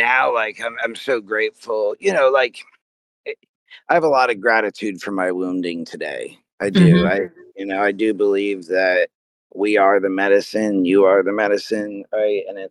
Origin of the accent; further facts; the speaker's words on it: Connecticut, United States; born there; I was born in Connecticut. That's my home state. But then I spent my first 2 years of life back in Camp Lejeune.